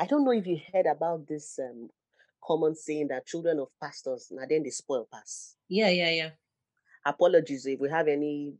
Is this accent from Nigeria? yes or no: yes; Nigeria; growing up in Africa, I'm sure, growing up in Nigeria, many parents would agree that this was what, this was the style of parenting they were, their parents had exhibited